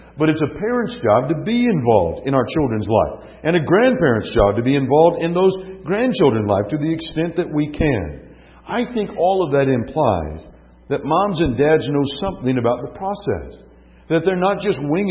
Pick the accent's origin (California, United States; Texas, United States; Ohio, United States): California, United States; When I was a boy growing up in California